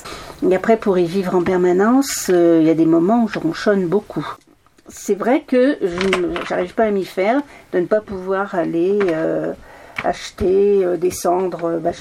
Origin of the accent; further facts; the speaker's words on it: Île-de-France, France; born there; Oui, parisienne. Je suis née en Seine-et-Marne